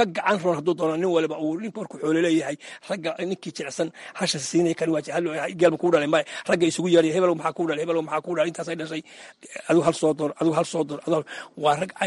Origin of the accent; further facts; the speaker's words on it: Buuhoodle, Togdheer, Somalia; waxaan ku dhashay magaalada buuhoodla weli khaasan wuliwul baan ku dhashay halkaasaan kusoo barbaaray